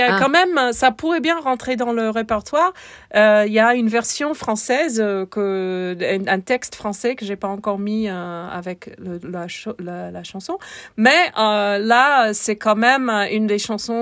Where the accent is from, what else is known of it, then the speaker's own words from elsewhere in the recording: United States; pour mon état, pour mon pays natal, les États-Unis.